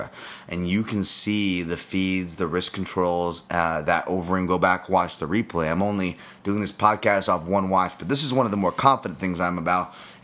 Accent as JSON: {"language": "English", "region": "Hawaii", "country": "United States", "said": "you hear me talking about being Hawaiian?"}